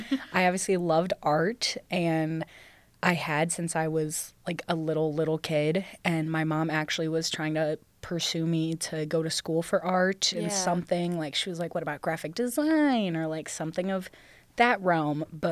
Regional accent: Sandusky, Ohio, United States; So Libby and I grew up in Sandusky, Ohio.

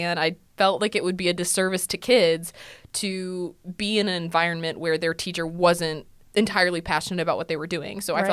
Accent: Sylvania, Ohio, United States; So I was born in Sylvania. I went through all the Sylvania schools. I went through Highland Elementary, McCord Junior High, and then Northview High School.

